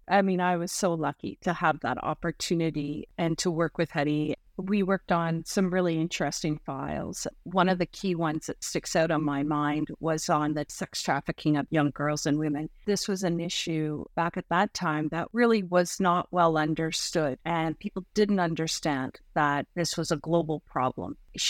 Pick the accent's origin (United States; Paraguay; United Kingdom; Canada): Canada; And it merely heightened my awareness and deepened my passion for being Canadian.